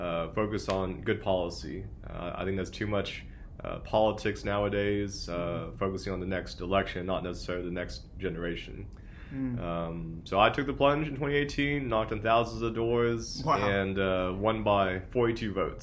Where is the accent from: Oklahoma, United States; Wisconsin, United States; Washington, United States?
Oklahoma, United States; Lawton; And before that, I was born and raised in Lawton. My mom and dad immigrated from South Korea in the 1980s, and they opened up a dry cleaning business.